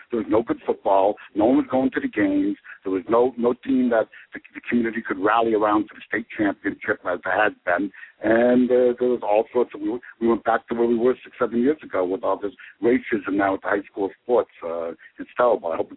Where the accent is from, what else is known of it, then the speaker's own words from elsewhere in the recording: Boston, Massachusetts, United States; now in Ohio, United States; I watched when I grew up in Boston before I moved out in Ohio.